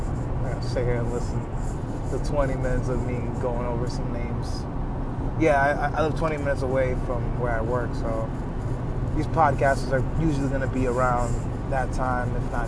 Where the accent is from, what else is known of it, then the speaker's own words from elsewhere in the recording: New York, United States; I'm a pretty private guy. I'm from New York. Have siblings, three brothers, three sisters.